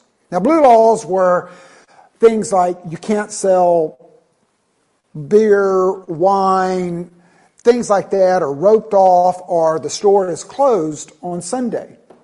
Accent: Greenville, South Carolina, United States; I grew up in Greenville, have family there still and a home there, which is known as the belt buckle of the Bible Belt.

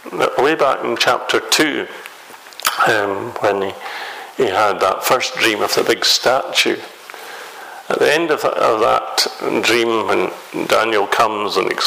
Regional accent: Musselburgh, Scotland, United Kingdom; near where I was brought up in Musselburgh.

